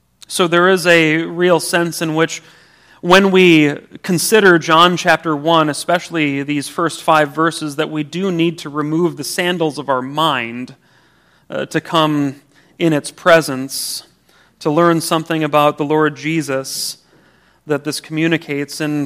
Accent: Racine, Wisconsin, United States; or I grew up in Racine, you got the Root River right there

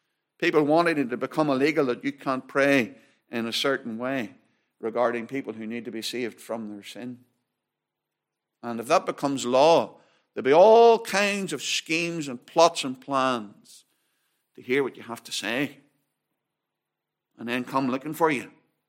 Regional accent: United Kingdom; while we love what we are, being British

